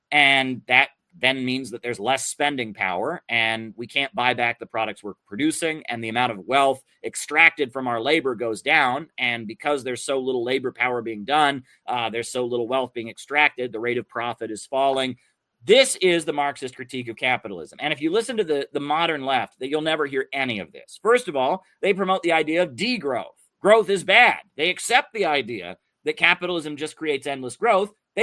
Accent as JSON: {"language": "English", "region": "Ohio", "country": "United States", "tie": "born or raised there", "said": "I was a kid growing up in Ohio in the 90s"}